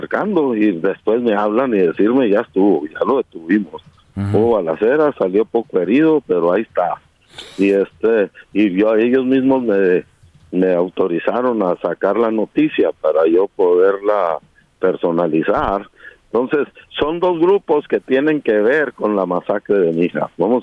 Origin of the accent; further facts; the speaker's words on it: Chihuahua, Mexico; born there; Madera es el municipio contiguo donde yo nací.